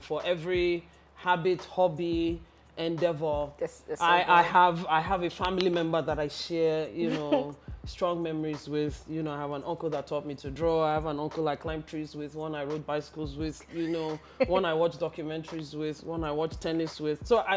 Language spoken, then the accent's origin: English; Lagos, Nigeria; Oh, of course, I grew up in Lagos.